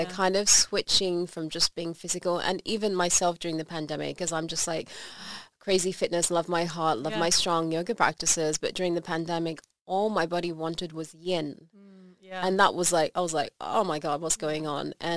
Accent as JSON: {"language": "English", "country": "Australia", "lives_now": "Belgium", "said": "I'm on an island here being an Australian in Belgium"}